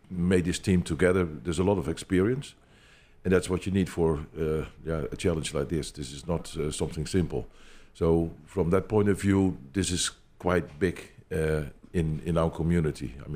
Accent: Netherlands; I'm from the Netherlands.

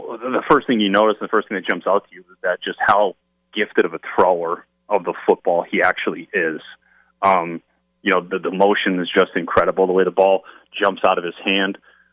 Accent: Pennsylvania, United States; I grew up in Pennsylvania, but playing in Oakland, man

